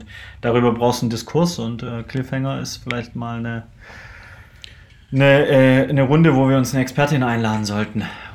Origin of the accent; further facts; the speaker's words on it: Stuttgart, Baden-Württemberg, Germany; born there; Stuttgart